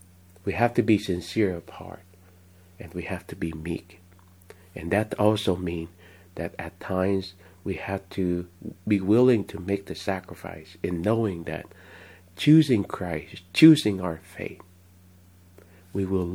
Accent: Vietnam; When I was growing up in Vietnam, especially in the 80s

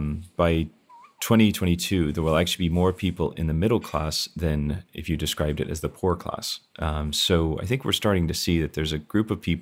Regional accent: Ireland; we're originally from Ireland

